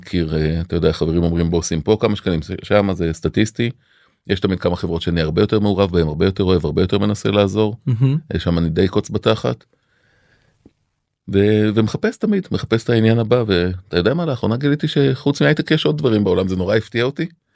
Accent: Dafna, Northern District, Israel; also born or lived in Givat HaShlosha; אגב, נולדתי בגבעת השלושה, שזה עוד קיבוץ, עוד חור, אבל משם כן, גיל שלוש, קיבוץ דפנה, קיבוצניק.

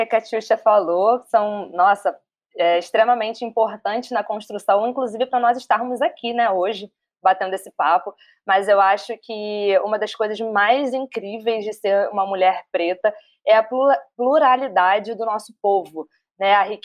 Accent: Rio de Janeiro, Brazil; sou carioca, suburbana

